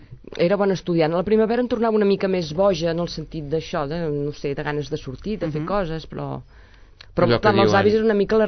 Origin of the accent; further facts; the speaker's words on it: Sabadell, Catalonia, Spain; Aquí a Sabadell.